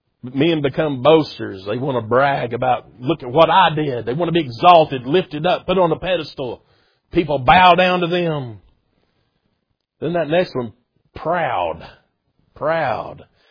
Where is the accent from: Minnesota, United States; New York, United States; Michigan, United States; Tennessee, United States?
Tennessee, United States; I'm from America. Yeah, it's the greatest state in the land of the free, Tennessee.